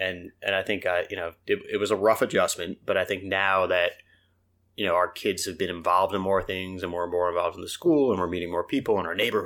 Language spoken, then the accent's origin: English; New York, United States; So I'm not just from here. I'm from the complete opposite of here. So I grew up on Long Island.